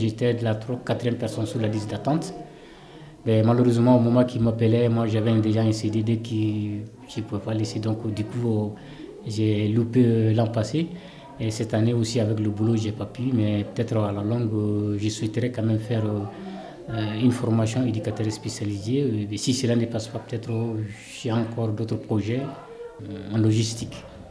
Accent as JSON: {"language": "French", "country": "Mali", "moved": "as an adult", "lives_now": "France", "said": "donc je viens du Mali. J'ai quitté le Mali depuis 2012, donc c'était à la suite des événements."}